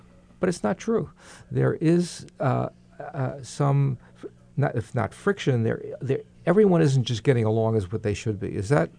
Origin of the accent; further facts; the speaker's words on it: New York, United States; accent: New York; How come you don't have a New York accent and I do?